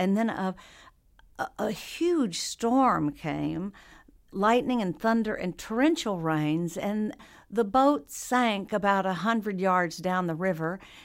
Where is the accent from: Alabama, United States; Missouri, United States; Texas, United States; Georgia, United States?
Texas, United States; we had so many shared life experiences growing up in Texas and in the 50s